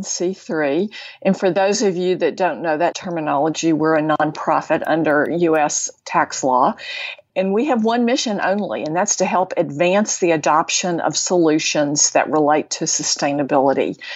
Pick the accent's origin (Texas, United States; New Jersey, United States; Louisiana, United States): Texas, United States; And I'm a girl from Texas, and I know Texas is big.